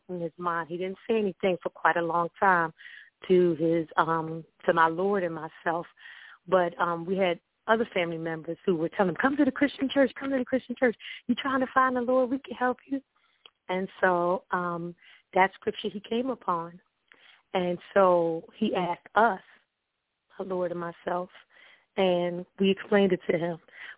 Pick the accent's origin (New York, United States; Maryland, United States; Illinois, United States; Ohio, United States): Maryland, United States; from Maryland.